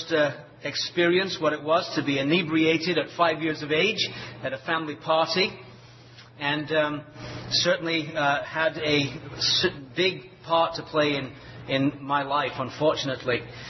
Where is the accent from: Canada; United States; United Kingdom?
United Kingdom; Leeds, Yorkshire and the Humber; born there; I was born in England, in a city called Leeds in the northern part of England. Only child into a Roman Catholic family.